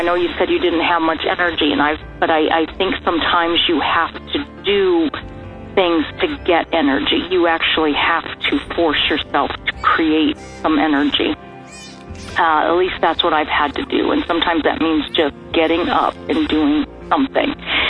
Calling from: Missouri, United States; I'm calling from Southern Missouri

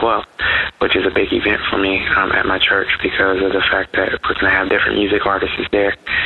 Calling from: Hampton, Virginia, United States; I'm from Hampton, Virginia.

